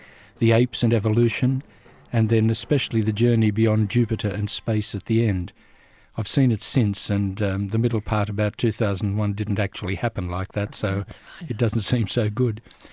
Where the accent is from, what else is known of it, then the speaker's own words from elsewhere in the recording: Australia; I don't know whether your listeners can detect accents, but I'm from Australia